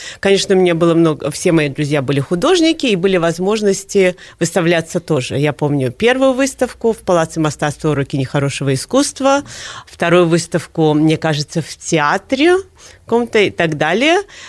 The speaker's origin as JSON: {"language": "Russian", "region": "Minsk", "country": "Belarus", "tie": "born or raised there", "moved": "as an adult", "lives_now": "New York, United States", "said": "Я родилась в Минске. В 72-м году и закончила здесь школу имени Ахремчика. И в 93-м году переехала в Нью-Йорк и с тех пор там живу."}